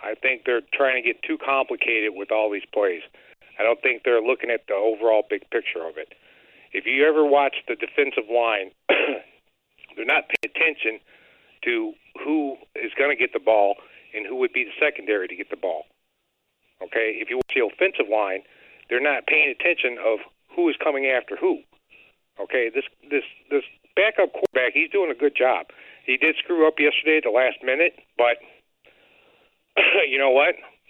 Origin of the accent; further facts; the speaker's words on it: Chicago, Illinois, United States; I'm calling from Norwich, but I am a longtime Chicagoan.